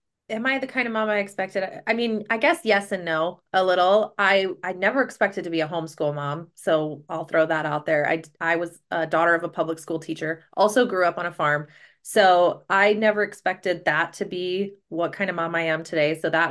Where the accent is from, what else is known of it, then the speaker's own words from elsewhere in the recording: Texas, United States; also born or lived in New Mexico / Kansas; I'm actually from Kansas, and my family owns a ranch in Kansas, but I didn't grow up there. I actually lived in rural towns in East Texas and East New Mexico.